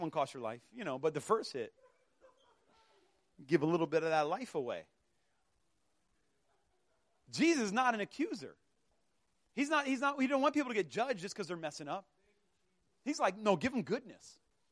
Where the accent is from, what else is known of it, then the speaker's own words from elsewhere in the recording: Florida, United States; We're like, this ain't orange juice. I'm from Florida. This ain't orange juice.